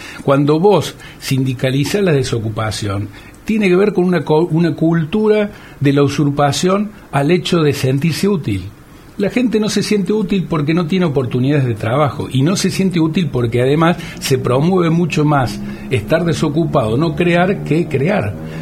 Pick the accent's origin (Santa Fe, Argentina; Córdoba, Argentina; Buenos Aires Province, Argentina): Córdoba, Argentina; Villa María; porque además venimos del interior, venimos de la Palestina, venimos de Villa María.